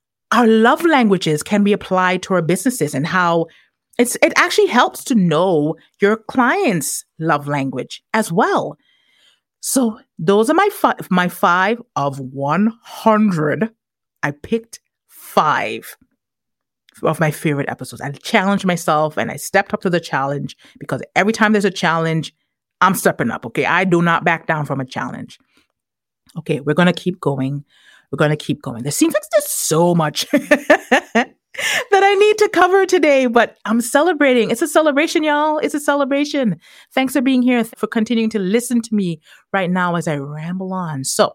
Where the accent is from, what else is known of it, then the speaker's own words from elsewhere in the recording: Tobago, Trinidad & Tobago; I have known her since we were tiny itty bitty girls growing up in Tobago.